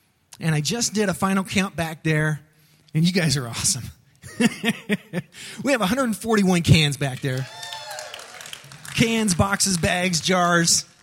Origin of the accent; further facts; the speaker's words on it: California, United States; We grew up together, and we grew up together in the Bay Area in California, all through elementary school and middle school and high school.